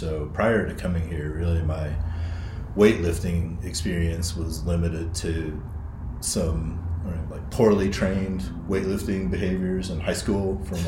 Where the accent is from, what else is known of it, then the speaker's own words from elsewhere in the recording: Southeast, United States; now in New Mexico, United States; The first thing was I just mentioned that I'm from the Southeast, and typically when I go back home, I usually come back to New Mexico with some motivation to do something healthy.